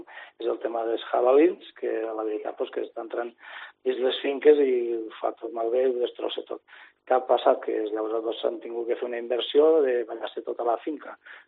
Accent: Silla, Valencian Community, Spain; en això tenim els mòbils perquè som de Silla Pinyiscola i ens coneixem tots

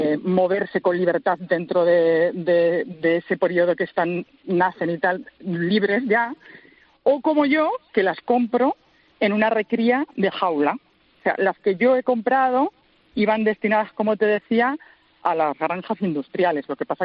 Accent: Casas de Ves, Castilla-La Mancha, Spain; born or raised there

